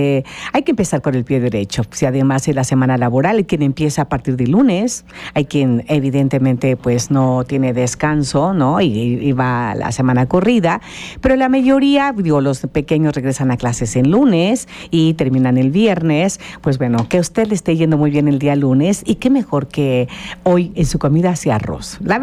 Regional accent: Morelos, Mexico; mi estado, de mi tierra de Zapata

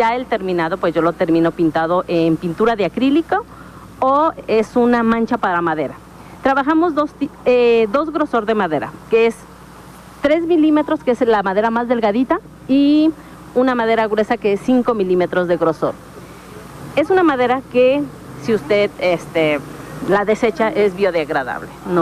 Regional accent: Cuernavaca, Morelos, Mexico; Venimos de aquí de Cuernavaca.

